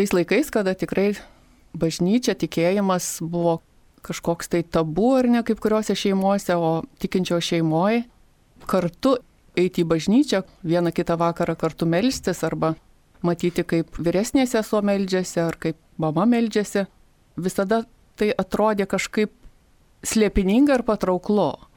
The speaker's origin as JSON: {"language": "Lithuanian", "region": "Suvalkija", "country": "Lithuania", "tie": "born or raised there", "said": "Gimiau ir augau Suvalkijoje, sakyčiau netgi nelabai toli nuo rašytojo Vinco Mykolaičio Putino tėviškės ir katalikiškoje šeimoje. Šeimoje buvome keturios seserys"}